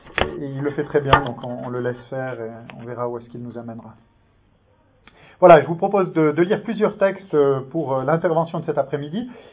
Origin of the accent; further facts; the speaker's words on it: France; moved away as an adult; now in Switzerland; j'ai quitté la France en 1989, plus précisément en septembre, après un début de carrière militaire dans l'armée de l'air de 5 ans.